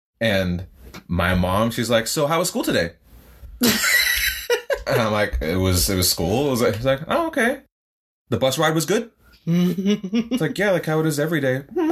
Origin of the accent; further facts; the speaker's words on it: Massachusetts, United States; Well, we grew up in Massachusetts. It's a small place.